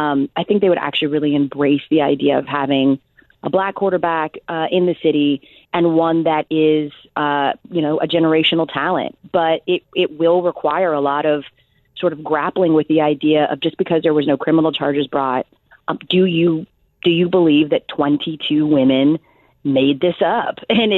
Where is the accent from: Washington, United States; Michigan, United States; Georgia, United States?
Georgia, United States; Atlanta; I'm born and raised in Atlanta. My family is from Denver.